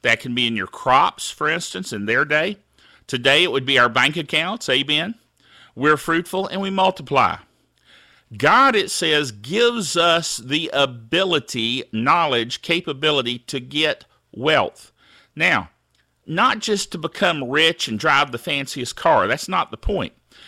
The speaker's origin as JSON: {"language": "English", "town": "Thomasville", "region": "North Carolina", "country": "United States", "tie": "born or raised there", "said": "my mom and dad worked at the Baptist orphanage at Mills Home in Thomasville. And I grew up in the Mills Home Baptist Church."}